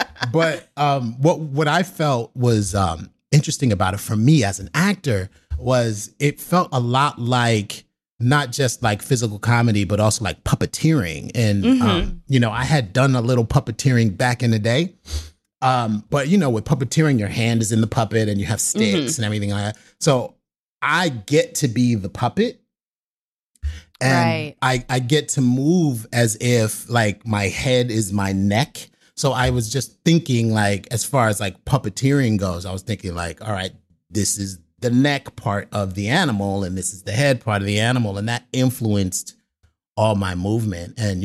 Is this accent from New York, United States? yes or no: yes; New York City, New York, United States; You know, I'm from the South Bronx, New York City, right?